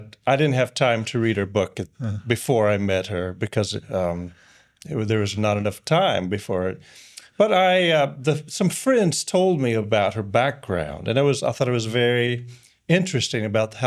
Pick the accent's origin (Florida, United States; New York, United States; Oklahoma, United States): Oklahoma, United States; I was born in Oklahoma and raised there in southwestern Oklahoma. And I grew up in a Christian home. My grandfather was a Baptist pastor. He preached in several churches there in southwestern Oklahoma.